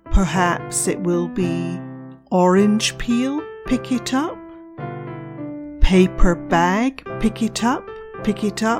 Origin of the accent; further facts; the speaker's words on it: England, United Kingdom; when I was growing up in England.